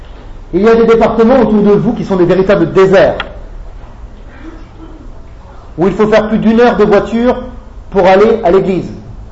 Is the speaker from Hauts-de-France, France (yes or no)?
no; Grand Est, France; Mais j'ai grandi en Alsace. En Alsace.